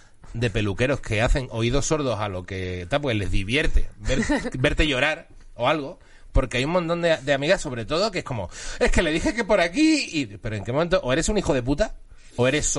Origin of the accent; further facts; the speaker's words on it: Seville, Andalusia, Spain; Yo recuerdo mi infancia en Triana